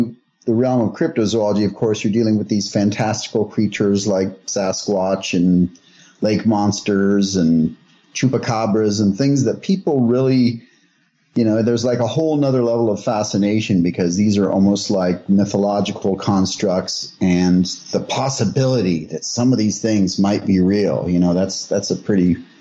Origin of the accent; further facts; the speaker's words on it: Lake Jackson, Texas, United States; I grew up in Lake Jackson, Texas, which is on the Gulf about an hour south of Houston, and it was very swampy.